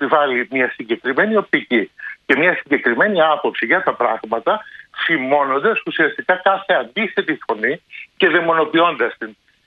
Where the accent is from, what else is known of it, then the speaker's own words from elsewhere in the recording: Greece; είναι τραγικό να αποδομούμε ως Έλληνες την εθνική μας ταυτότητα και τα στοιχεία που την απαρτίζουν.